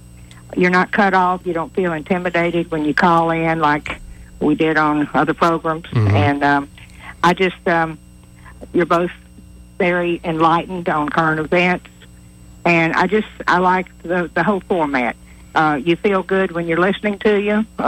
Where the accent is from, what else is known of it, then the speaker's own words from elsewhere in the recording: Tennessee, United States; I'm actually from Tennessee, but I've lived here in Alabama.